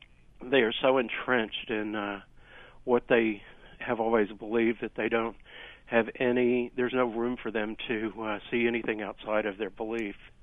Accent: Texas, United States; now in Brooklyn, United States; I came here in 1975 from East Texas, and I felt like it was, I was living in Dallas at the time

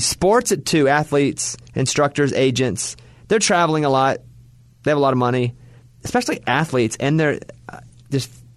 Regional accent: Arkansas, United States; I was from Arkansas. We didn't have many bar mitzvahs around there

